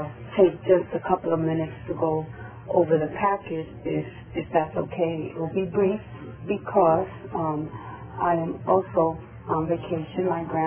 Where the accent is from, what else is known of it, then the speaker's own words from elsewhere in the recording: Kingston, New York, United States; but more because I am from Kingston